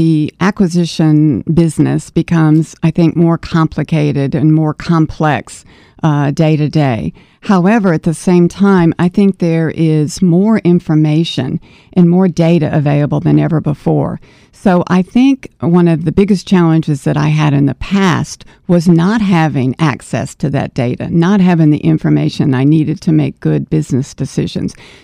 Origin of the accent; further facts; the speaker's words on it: Little Rock, Arkansas, United States; I grew up in Little Rock